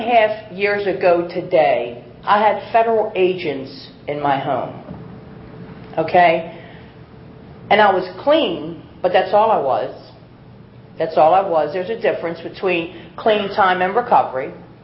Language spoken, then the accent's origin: English; Baltimore, Maryland, United States; And I'm from Baltimore, Maryland.